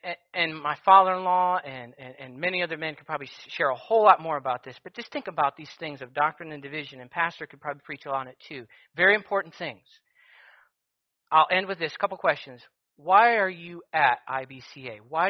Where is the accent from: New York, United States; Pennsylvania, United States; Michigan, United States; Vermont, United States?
Michigan, United States; Petoskey; now in Anchorage, United States; I was born in Petoskey, Michigan. It'll never change. I will always have been born in Petoskey, Michigan. Now that I live in Anchorage, Alaska, Palmer, wherever I'm at, it doesn't change the fact that I'm still from Petoskey, Michigan.